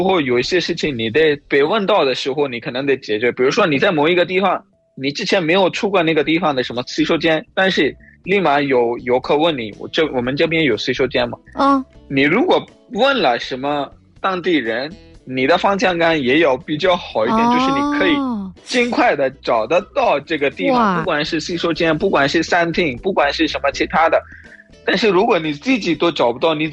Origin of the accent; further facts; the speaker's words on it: Pakistan; Chinese is a second language; 我是来自巴基斯坦的